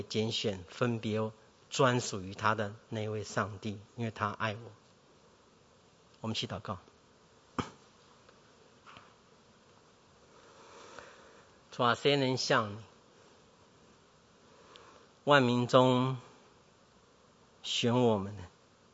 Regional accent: China; 我们中国人不觉得我们比以色列人聪明吗？

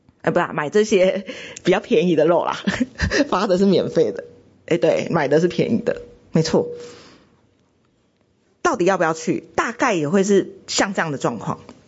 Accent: Taiwan; 我们台湾人可能就是会分给亲朋好友嘛

